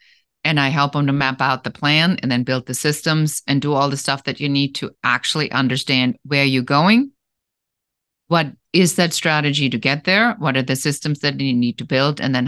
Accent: Germany; moved away as an adult; now in Los Angeles, United States; I am originally from Germany, and I live in Los Angeles, so I'm an immigrant

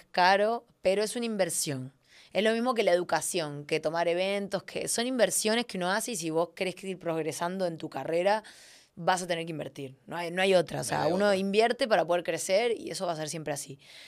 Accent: Uruguay; en mi caso, porque soy de Uruguay

